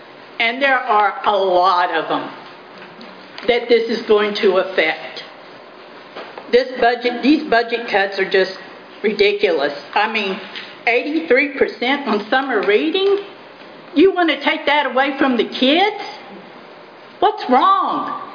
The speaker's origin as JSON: {"language": "English", "town": "Denham Springs", "region": "Louisiana", "country": "United States", "said": "I'm from District 3 and from Denham Springs."}